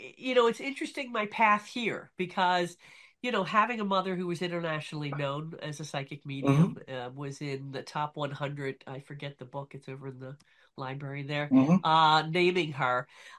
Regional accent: Philadelphia, Pennsylvania, United States; now in Collingswood, United States; I harken out of the Philadelphia region. I'm actually in Collingswood, New Jersey, which is just a hop and a skip from Philadelphia Airport.

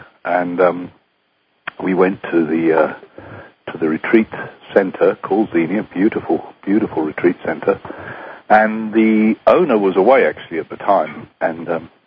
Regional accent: England, United Kingdom; she was from England, my home country.

